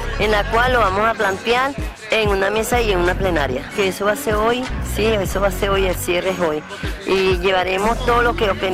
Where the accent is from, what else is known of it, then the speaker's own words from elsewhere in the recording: Caracas, Capital District, Venezuela; soy de Caracas, del Consejo Comunal Tita.